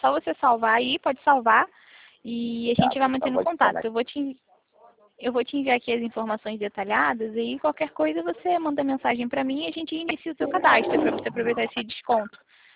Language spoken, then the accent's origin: Portuguese; Rio de Janeiro, Brazil; Também sou do Rio de Janeiro.